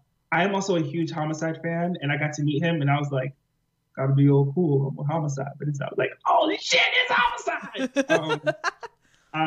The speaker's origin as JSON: {"language": "English", "region": "New York", "country": "United States", "said": "And I'm from New York, I'm from the Bronx."}